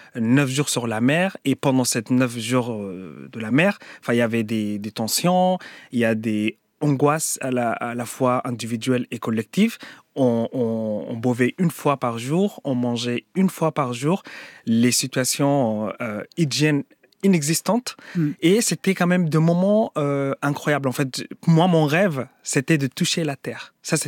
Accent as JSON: {"language": "French", "country": "Sudan", "moved": "yes", "said": "quand j'ai quitté le Soudan, j'avais pas le choix. Et le seul choix, c'était de partir en fait, d'arriver ici en Europe."}